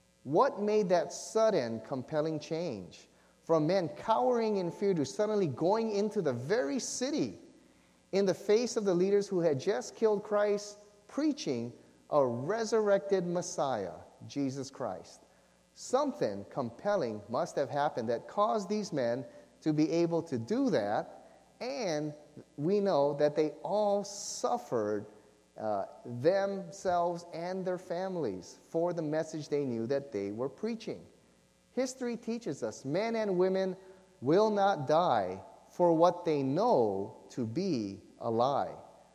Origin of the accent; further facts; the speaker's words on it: Hawaii, United States; and we're all from Hawaii, right? We've heard stories about people dying in the snow up there and things.